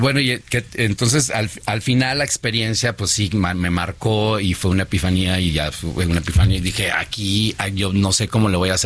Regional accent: Culiacán, Sinaloa, Mexico; No, yo soy de Sinaloa. Yo soy de Culiacán.

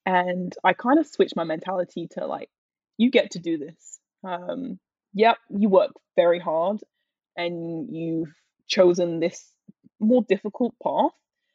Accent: United Kingdom; Exactly. I'm very British. Like, that's me.

